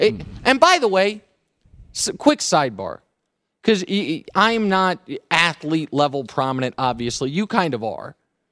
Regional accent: Kansas City, Missouri, United States; Listen, I'm from Kansas City, Missouri. I am not Midwest or Rust Belt shaming

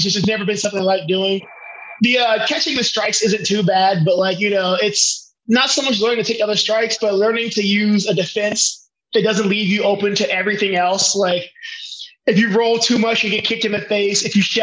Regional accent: Cincinnati, Ohio, United States; I grew up in Cincinnati, Ohio. I was born and raised.

